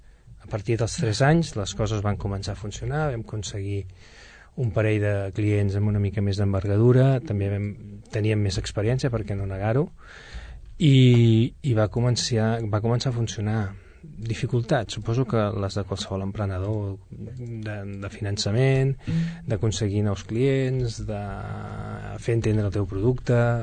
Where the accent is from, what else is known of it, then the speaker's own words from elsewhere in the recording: Sabadell, Catalonia, Spain; jo vaig com a sabadellenc, vaig decidir que el projecte tenia molt més sentit si era sabadellenc.